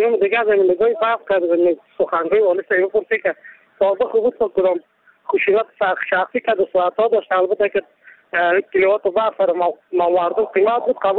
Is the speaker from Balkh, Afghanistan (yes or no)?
yes; Mazar-i-Sharif, Balkh, Afghanistan; از مزار شریف هستم.